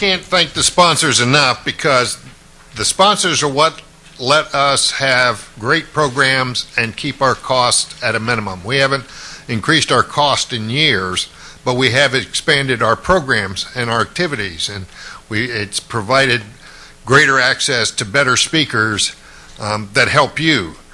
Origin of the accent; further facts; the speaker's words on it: Texas, United States; I'm from Texas.